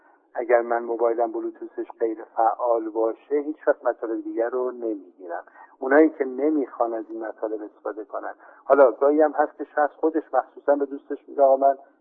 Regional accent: Tehran, Tehran Province, Iran; حداقل تو کشور خودمون و تو شهر خودمون تهران ما داریم زیاد میبینیم

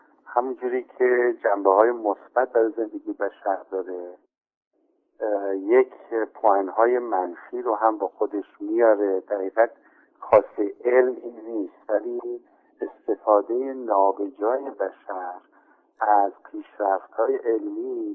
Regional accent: Tehran, Tehran Province, Iran; حداقل تو کشور خودمون و تو شهر خودمون تهران ما داریم زیاد میبینیم

